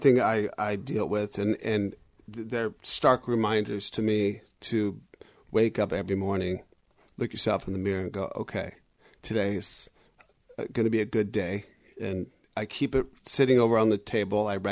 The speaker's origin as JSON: {"language": "English", "town": "Seattle", "region": "Washington", "country": "United States", "lives_now": "Los Angeles, United States", "said": "We're both from Seattle. So before I moved to L.A., I knew Chris."}